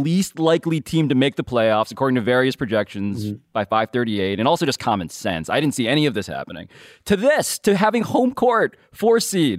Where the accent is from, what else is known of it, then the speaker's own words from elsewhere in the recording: Manhattan, New York, United States; So I should confess here that I grew up in the city, born and raised in Manhattan, grew up a Knicks fan